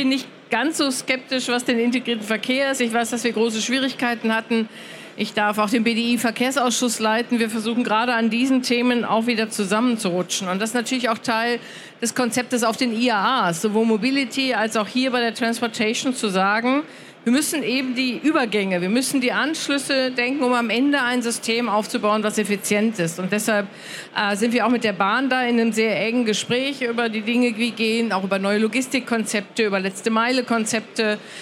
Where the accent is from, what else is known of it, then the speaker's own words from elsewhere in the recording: North Rhine-Westphalia, Germany; born there; da ich im besten Sinne Nordrhein-Westfalen bin, in Westfalen geboren und im Rheinland assimiliert, bin ich stur und fröhlich.